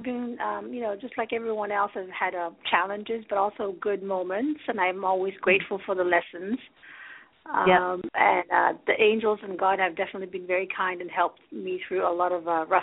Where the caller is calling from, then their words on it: Chantilly, Virginia, United States; I'm calling from Chantilly in Virginia.